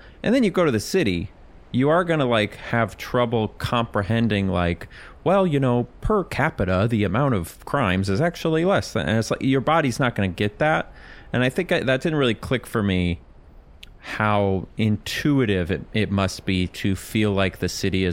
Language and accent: English; Minneapolis, Minnesota, United States; I told him I was from Minneapolis, and I told him if he didn't shut his mouth about my hometown, I would burn the bar